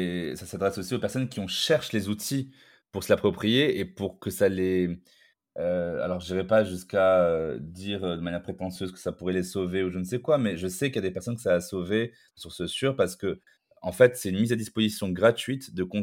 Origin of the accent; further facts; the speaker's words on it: Morocco; Au Maroc, par exemple... Là d'où je viens